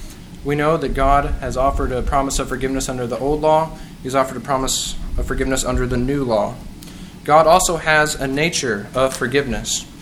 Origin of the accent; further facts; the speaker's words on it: Hico, Texas, United States; I'm from Hyco, Texas.